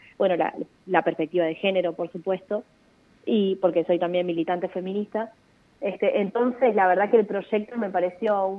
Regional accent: Argentina; porque soy una ciudadana argentina

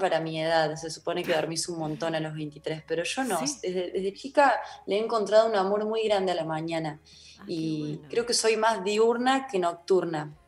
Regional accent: Córdoba, Argentina; moved away; siempre decía, soy de Córdoba, y yo dejo en claro, soy cordobesa, pero me siento bastante de acá ya, ¿viste?

